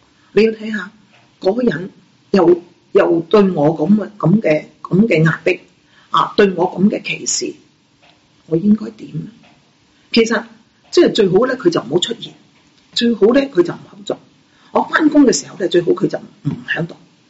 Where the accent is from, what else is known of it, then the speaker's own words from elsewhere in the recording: Guangdong, China; 我们中国人即是广东人特别好好的，就是见人讲人话，见鬼讲鬼话，随风摆，看风使利。